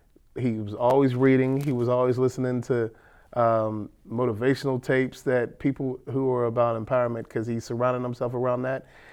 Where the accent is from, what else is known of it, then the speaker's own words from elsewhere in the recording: Pittsburgh, Pennsylvania, United States; I was born and raised over in Overbrook.